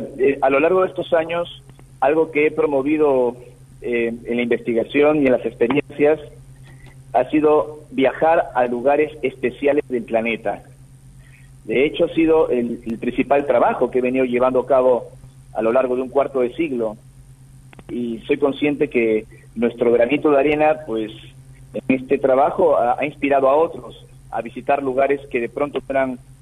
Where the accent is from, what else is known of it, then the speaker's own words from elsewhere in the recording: Peru; en grupos de contacto cuando era más joven en mi país, en Perú